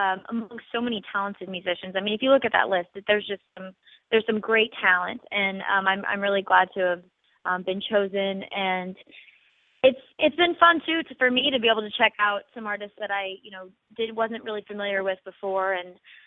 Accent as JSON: {"language": "English", "town": "Kodiak", "region": "Alaska", "country": "United States", "tie": "born or raised there", "said": "So, you know, growing up in Kodiak, Alaska, the big island there in the Gulf, of Alaska, you know, there wasn't necessarily a huge music scene."}